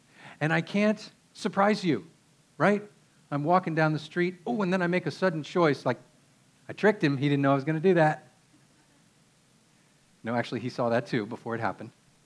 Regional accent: Pennsylvania, United States; now in Texas, United States; In Texas, we don't get to do this very often because the summers are so hot. But where I grew up in Pennsylvania, we did this almost all summer long.

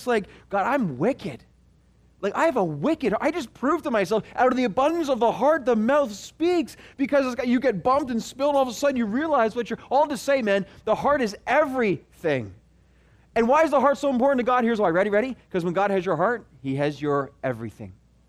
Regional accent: Canada; I am not here all the way from Canada to go through the motions, okay? I'm not here from Canada

